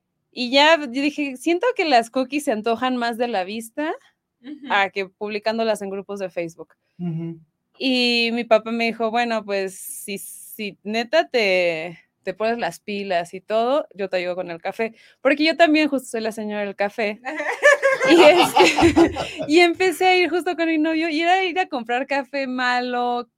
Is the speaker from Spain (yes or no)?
no; Tijuana, Baja California, Mexico; yo soy de Tijuana, entonces mis papás no estaban acá